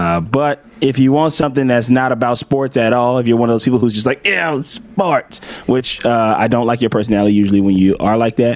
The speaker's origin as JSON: {"language": "English", "town": "Los Angeles", "region": "California", "country": "United States", "tie": "born or raised there", "also_born_or_lived": "Mississippi", "said": "though I was raised in Los Angeles, I was born in Mississippi, and country music is a part of my life"}